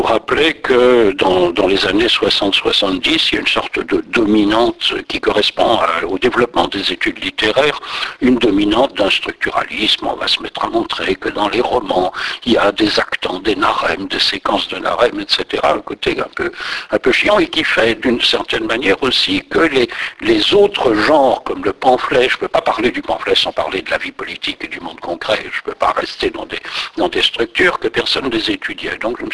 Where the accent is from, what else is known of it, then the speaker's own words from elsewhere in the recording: Brussels, Belgium; Oui, je suis d'origine bruxelloise.